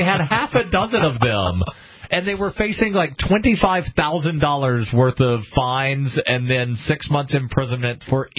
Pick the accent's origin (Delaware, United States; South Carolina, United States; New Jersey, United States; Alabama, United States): Alabama, United States; Don't remember generic beer because I grew up in Alabama and all of the beer was served in a special section.